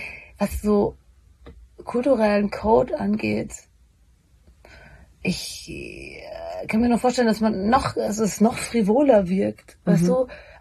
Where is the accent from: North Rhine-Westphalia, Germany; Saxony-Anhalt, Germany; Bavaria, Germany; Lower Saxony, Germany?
Bavaria, Germany; ich komme aus Bayern